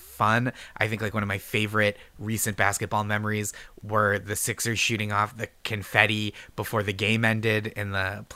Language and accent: English; New England, United States; I'm from New England. I have to like defend Tom Brady from Deflategate allegations.